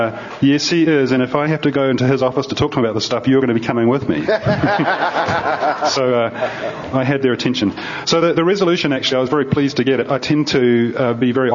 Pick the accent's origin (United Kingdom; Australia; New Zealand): New Zealand; moved away as an adult; now in United States; I grew up in New Zealand and initially started out my life as an elementary teacher.